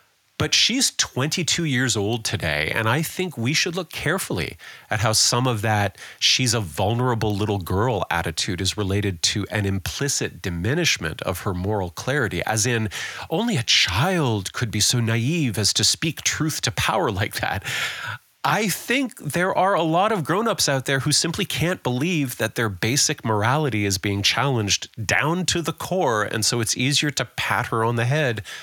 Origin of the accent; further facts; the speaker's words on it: Canada; here in my home country of Canada